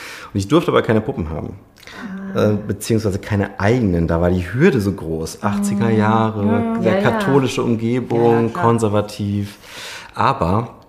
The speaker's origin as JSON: {"language": "German", "town": "Paderborn", "region": "North Rhine-Westphalia", "country": "Germany", "tie": "born or raised there", "said": "Genau, ich komme aus Paderborn. Aber nicht aus der Stadt, sondern nochmal 25 Kilometer weiter Richtung Sauerland schon fast, Westfalen."}